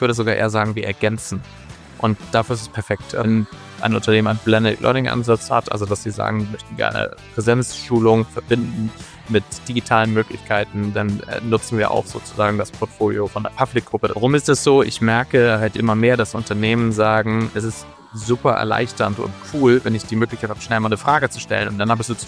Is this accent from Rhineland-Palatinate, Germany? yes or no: no; Hamburg, Germany; ich bin geborener, waschechter Hamburger. Also man könnte sagen, cool oder auch langweilig, weil ich tatsächlich in Hamburg geboren bin, in Hamburg Abitur gemacht habe, in Hamburg studiert habe